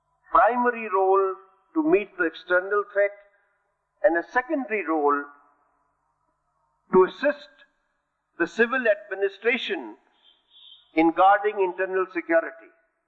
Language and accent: English; India; I said, it is my belief as an Indian that in every gene of an Indian, there is a capital S